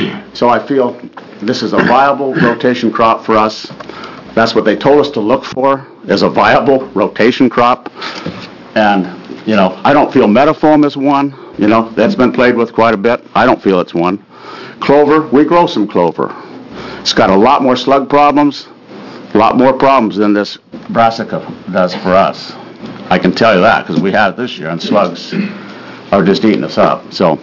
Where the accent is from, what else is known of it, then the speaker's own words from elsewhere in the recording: Sublimity, Oregon, United States; I'm a farmer from Sublimity, Oregon, and I was one of the ones that grew canola back.